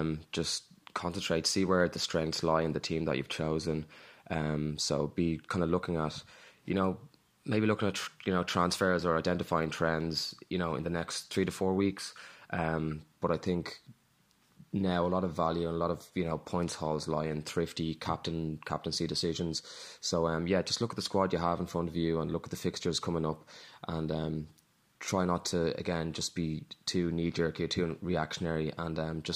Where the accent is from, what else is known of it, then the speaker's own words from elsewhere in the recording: Dublin, Leinster, Ireland; I'm from Dublin, Ireland, and I run a media production company here in Dublin.